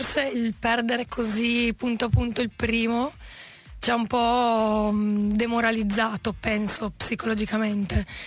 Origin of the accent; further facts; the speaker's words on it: Piedmont, Italy; io sono una piemontese fake, nel senso che ho mamma e papà pugliesi